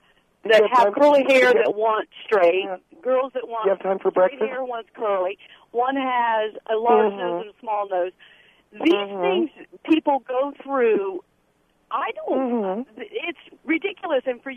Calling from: Nashville, Tennessee, United States; Yeah, I'm calling from Nashville, and I'm a mother of 8 daughters and 3 sons.

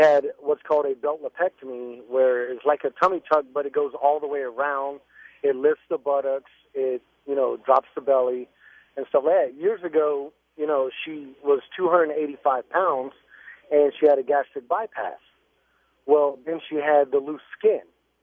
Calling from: Fort Knox, Kentucky, United States; I'm calling from Fort Knox, Kentucky

